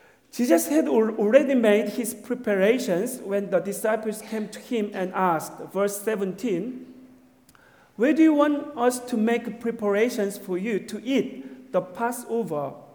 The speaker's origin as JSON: {"language": "English", "region": "Seoul", "country": "South Korea", "said": "I come from Seoul, South Korea, not North Korea, but South Korea, Seoul."}